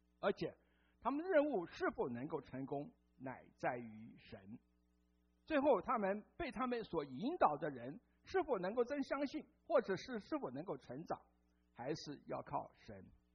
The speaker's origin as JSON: {"language": "Chinese", "country": "Taiwan", "said": "那在台湾，我是来自台湾"}